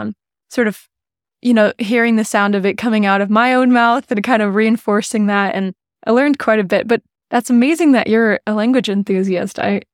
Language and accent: English; United States; So we both, you know, we're both American, you know, we don't have citizenship.